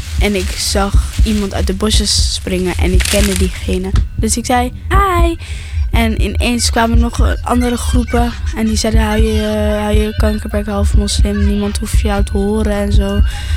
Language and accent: Dutch; Morocco; Ik ben gewoon Marokkaans en Nederlands.